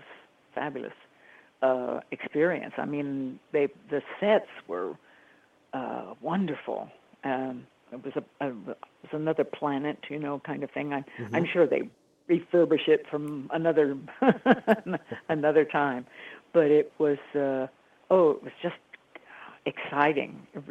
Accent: Phoenix, Arizona, United States; when I was growing up in Phoenix, Arizona

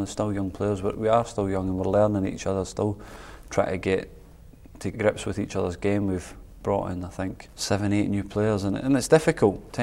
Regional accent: Scotland, United Kingdom; for us, for being Scottish, it's, you know, at the end of the day, he's our record cap holder, and he's massive.

